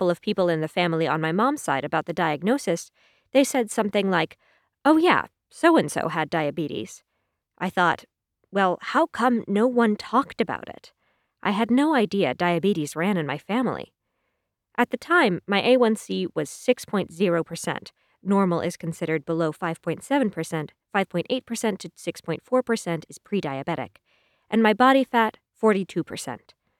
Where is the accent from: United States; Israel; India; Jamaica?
Jamaica; I was born and raised in Jamaica, and we almost never ate anything from a package, short of tinned sardines.